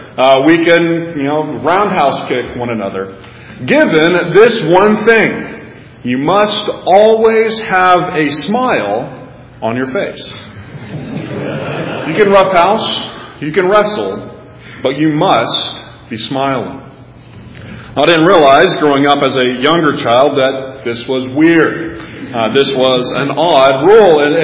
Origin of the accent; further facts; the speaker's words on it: Texas, United States; Well, as many of you may know, I grew up in West Texas with two brothers.